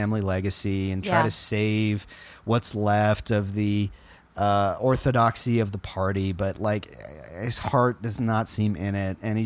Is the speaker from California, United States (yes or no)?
no; Miami, Florida, United States; I'm from Miami, and Jeb Bush lived in an area of suburban Miami called Pinecrest